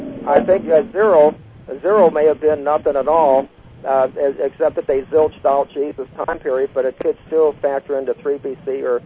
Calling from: California, United States; I'm calling from … from South California.

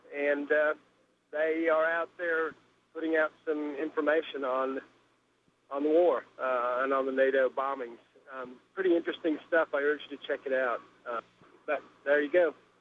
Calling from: Houston, Texas, United States; I'm calling from Houston, Texas.

